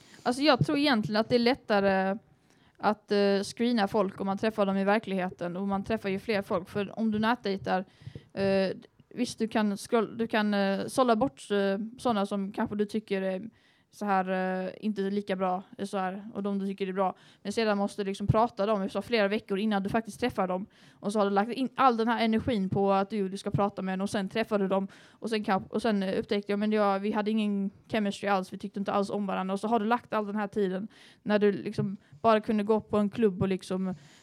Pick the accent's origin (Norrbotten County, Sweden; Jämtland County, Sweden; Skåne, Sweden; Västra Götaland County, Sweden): Skåne, Sweden; Lund; kanske för jag är uppväxt upp i Lund